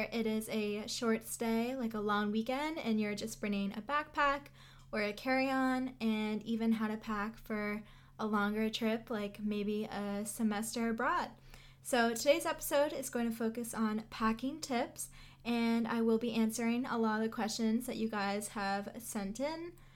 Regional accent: United States; And I started with the first destination being the United States because that is my home country.

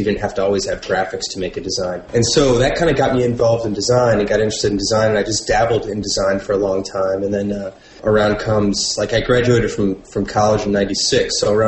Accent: Chicago, Illinois, United States; I'm from Chicago. I live in Chicago now, too, so I'm kind of a Chicagoan.

